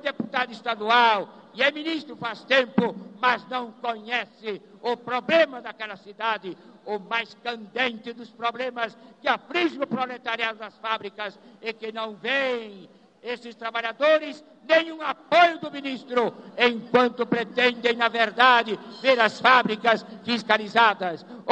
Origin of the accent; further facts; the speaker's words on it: São Paulo, Brazil; Vou agora falar da cidade de São Paulo, de onde eu vim